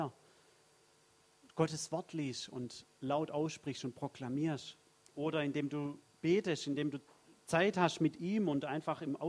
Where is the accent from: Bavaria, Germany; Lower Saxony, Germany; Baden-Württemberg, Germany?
Baden-Württemberg, Germany; ich weiß hier in Süddeutschland, die Schwaben, die lieben einfach ihr Brot, oder? Also mir geht es auch so, ich bin ja auch Schwabe